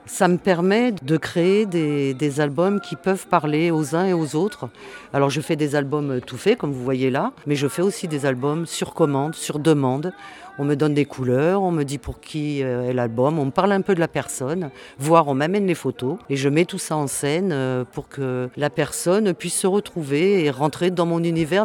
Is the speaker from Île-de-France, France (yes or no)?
yes; Paris, Île-de-France, France; also born or lived in Réunion; alors moi, je viens de Paris. Voilà, j'ai habité 2 ans à La Réunion.